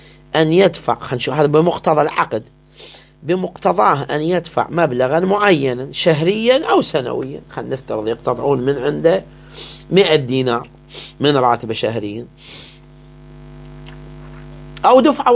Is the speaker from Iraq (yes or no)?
yes; Iraq; احنا عندنا في العراق